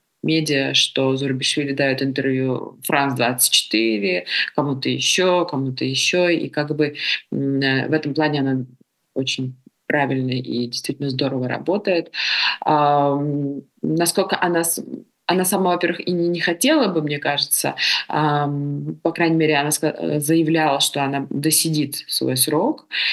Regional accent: Georgia; Мы спонтанные люди, грузины, южные.

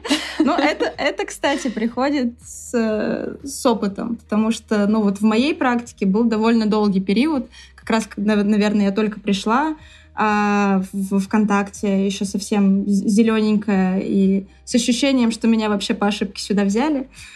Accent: Saint Petersburg, Russia; Ну, в конкретный момент в Москве, но в целом, да, я петербурженка

